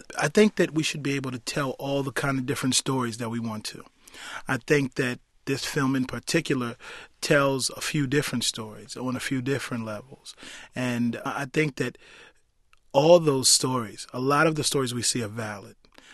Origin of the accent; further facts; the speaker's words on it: Baltimore, Maryland, United States; So I'm from Baltimore, and I have a story that's all of, that encompasses, you know, Baltimore